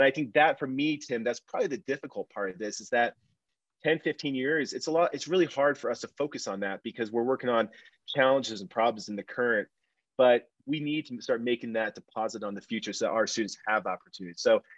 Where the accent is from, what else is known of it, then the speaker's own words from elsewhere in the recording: Longmont, Colorado, United States; I was born and raised here in Longmont, fourth generation Longmont citizen here